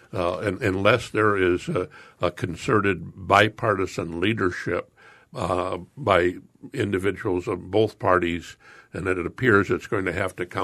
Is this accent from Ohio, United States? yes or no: no; Chicago, Illinois, United States; You know, I'm from Chicago. You know, you vote early and often there.